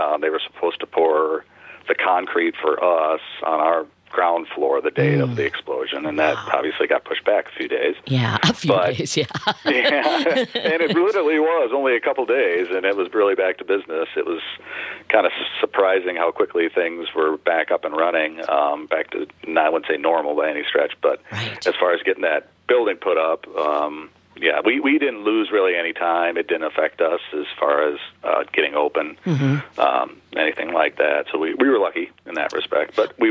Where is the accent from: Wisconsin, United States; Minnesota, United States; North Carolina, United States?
Wisconsin, United States; Oregon; We both went to school in Oregon, South Madison. We grew up in Oregon and met each other in seventh grade and kind of just hung out throughout the years.